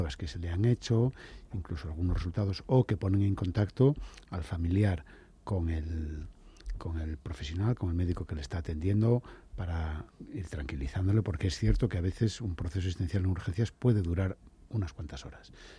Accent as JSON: {"language": "Spanish", "region": "Asturias", "country": "Spain", "also_born_or_lived": "Galicia", "said": "Soy asturiano y viví en Galicia."}